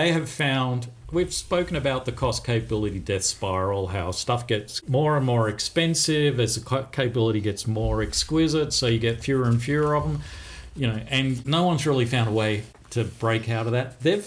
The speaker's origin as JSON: {"language": "English", "country": "Australia", "said": "But as an Australian, one of the things I'm a little concerned about here"}